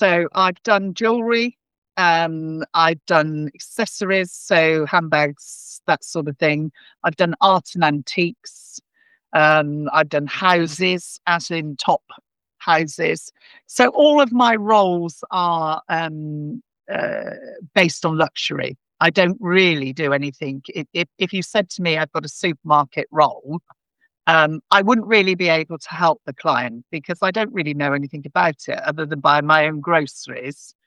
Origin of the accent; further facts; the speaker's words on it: United Kingdom; I'm a British woman.